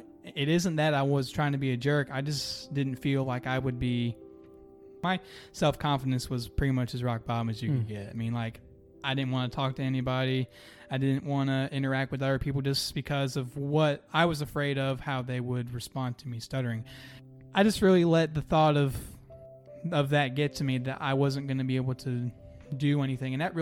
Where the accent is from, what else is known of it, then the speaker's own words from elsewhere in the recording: Charlotte, North Carolina, United States; born there; I was born on January 21st, 2002 in Charlotte, North Carolina.